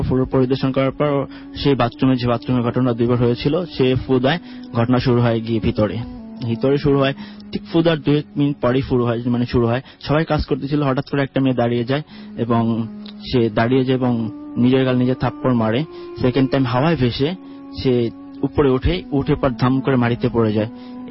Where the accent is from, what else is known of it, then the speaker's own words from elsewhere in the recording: Mirpur, Dhaka Division, Bangladesh; RC Mirpur থেকে।